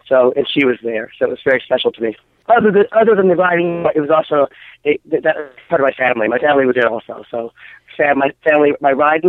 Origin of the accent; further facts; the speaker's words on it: United States; For me, I actually felt more comfortable because it was my home country.